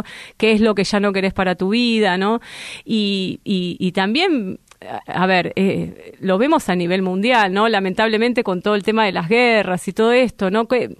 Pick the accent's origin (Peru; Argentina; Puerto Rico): Argentina; es un buen momento como para madurar como argentinos